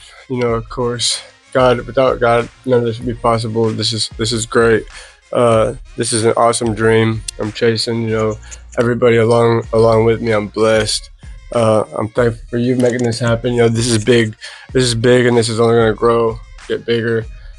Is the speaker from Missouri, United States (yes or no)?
yes; Joplin, Missouri, United States; I grew up pretty much around Joplin area my whole life.